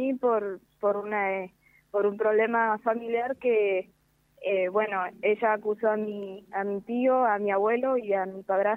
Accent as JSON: {"language": "Spanish", "town": "Laguna Paiva", "region": "Santa Fe", "country": "Argentina", "said": "En la ciudad de Laguna Paiva."}